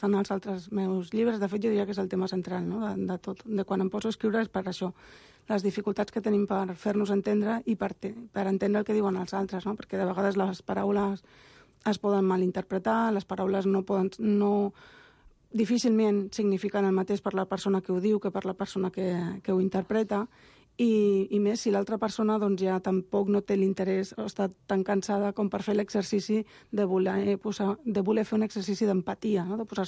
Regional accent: Badia del Vallès, Catalonia, Spain; jo vaig créixer a Badia i vaig créixer amb un estigma i és difícil

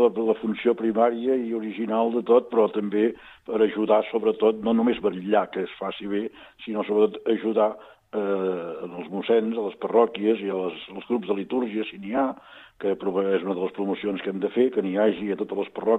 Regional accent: Olot, Catalonia, Spain; jo soc d'Olot i recordo Sant Esteve d'Olot, la meva parròquia, la parròquia d'Olot, la principal

